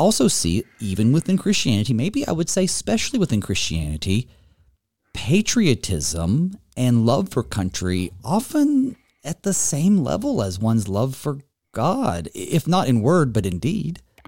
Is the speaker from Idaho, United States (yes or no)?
no; Winston-Salem, North Carolina, United States; I'm a Southern boy. You're in Gainesville. I'm from Winston-Salem, right? North Carolina.